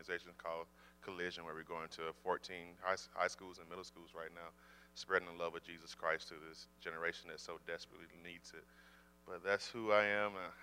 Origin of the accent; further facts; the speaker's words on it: Georgia, United States; now in Sioux Falls, United States; And we're originally from Georgia. We've been living in Sioux Falls here for going on, 6 years now?